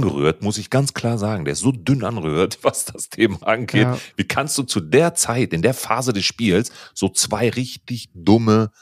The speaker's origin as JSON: {"language": "German", "country": "Italy", "said": "ich bin ja Italiener"}